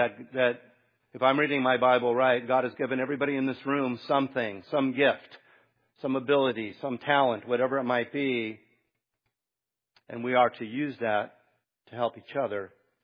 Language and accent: English; United States; because we're from America.